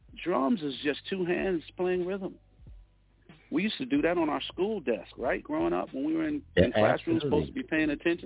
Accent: Idaho, United States; born there; And they listed me because I was born in Idaho. They must have couldn't find any other black person in Idaho.

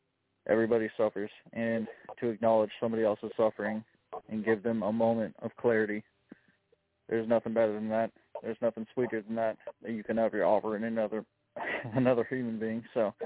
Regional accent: Chicago, Illinois, United States; I'm from Chicago, and I work security in the school system.

